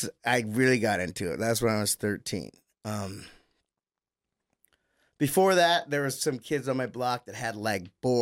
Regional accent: San Diego, California, United States; I think part of growing up in San Diego was, I don't know if it was like that in every suburb and every city in the country

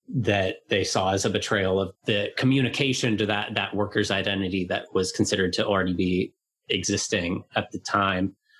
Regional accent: United States; which I'm an American, but from my understanding, I've always gotten the sense that England, even today, it's still, there is a much more clear kind of, you know, workers' culture than you would see in the U.S.

